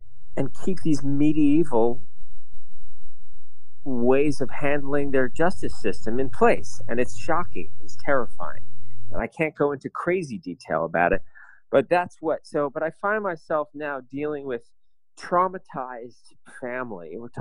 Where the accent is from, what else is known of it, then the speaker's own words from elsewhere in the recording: New York, United States; now in Berlin, Germany; So, as an American, as a New Yorker, even, and as a Western European perspective